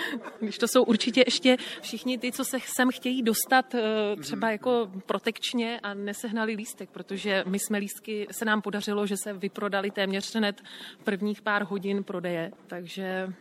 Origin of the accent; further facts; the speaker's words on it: Husinec, South Bohemian Region, Czechia; Normálně jsme se mu přihlásili, že jsme z Husince